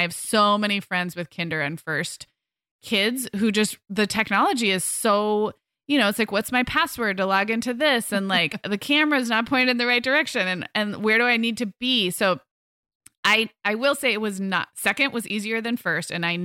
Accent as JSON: {"language": "English", "town": "Santa Barbara", "region": "California", "country": "United States", "tie": "born or raised there", "said": "we moved our family back to my hometown in July."}